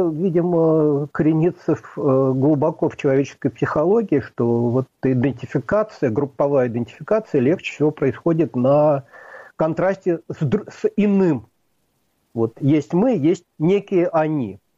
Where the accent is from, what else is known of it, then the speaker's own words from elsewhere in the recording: Belarus; Да, как бы мы белорусы, независимо от того, говорим ли мы преимущественно на русском языке или преимущественно на белорусском, либо владеем одинаково хорошо обоими.